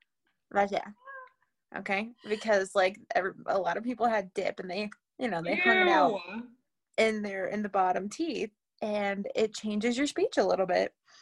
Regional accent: the South, United States; accent: Southern; I was very embarrassed in high school to have a Southern accent. I grew up in the South, and for some reason, I was embarrassed to have a Southern accent, and I actively tried to drop it, and it worked.

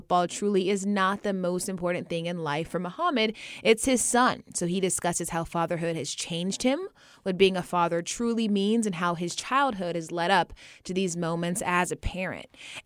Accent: Georgia, United States; For those of you that don't know, I'm from Gwinnett County, Georgia. Big fan of the Falcons.

